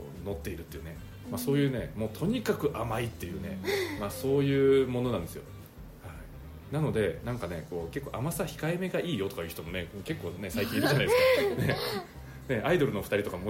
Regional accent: Nagasaki, Japan; で私ね島原半島の出身なんですけど

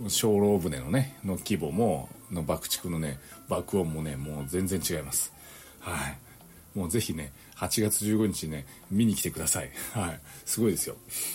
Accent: Unzen, Nagasaki, Japan; 私の出身の雲仙市もそうですけど

